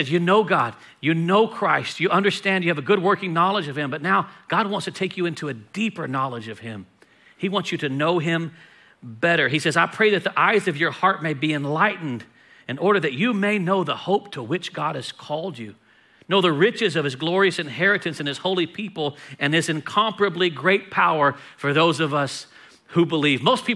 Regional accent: Texas, United States; And so I'm from Texas, I'm from the South, and there is no better link in my mind than biscuits to gravy.

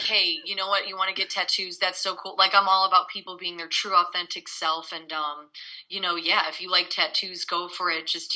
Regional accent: Palos Heights, Illinois, United States; also born or lived in Naperville; now in Chicago, United States; Where like I grew up in Palos Heights, and then I moved to Naperville, Illinois, and I was living there for, you know, most of my time.

